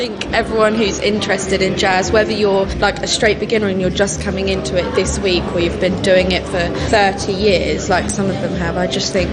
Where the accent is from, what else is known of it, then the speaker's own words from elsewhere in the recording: Ipswich, East of England, United Kingdom; I'm 15, and I'm from Ipswich.